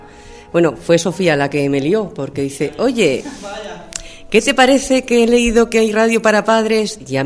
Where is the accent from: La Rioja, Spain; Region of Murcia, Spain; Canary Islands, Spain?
La Rioja, Spain; Berceo; soy de Berceo y pues estoy aquí porque tengo un hijo en el instituto